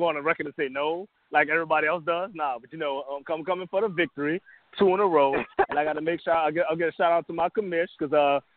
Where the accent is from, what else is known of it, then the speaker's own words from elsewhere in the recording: New Orleans, Louisiana, United States; New Orleans. I'm down in New Orleans.